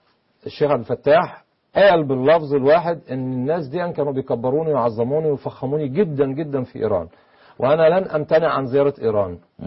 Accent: Egypt; عندنا في مصر

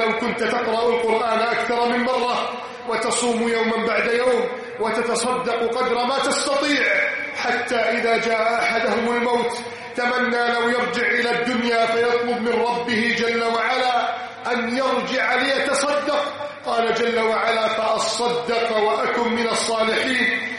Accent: Egypt; واجعل بلدنا مصر آمنا مطمئنا

